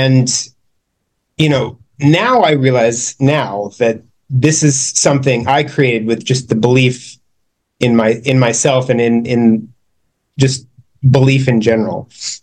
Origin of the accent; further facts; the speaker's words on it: Phoenix, Arizona, United States; I'm from Phoenix. That's where I am currently. I moved back down here.